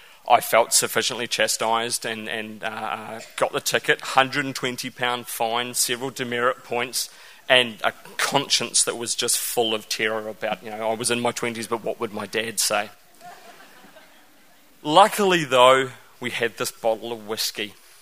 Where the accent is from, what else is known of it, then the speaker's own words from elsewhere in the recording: New Zealand; accent: Kiwi; My thick Kiwi accent, you know, really echoing through the valley.